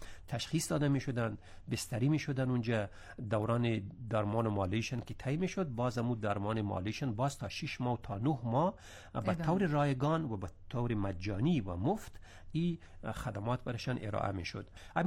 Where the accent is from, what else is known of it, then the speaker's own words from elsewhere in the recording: Afghanistan; now in Iran; ما به عنوان یک افغان، به عنوان یک مهاجر، یک پناهنده، یک کسی که در خانه خود نتانستیم بمانیم،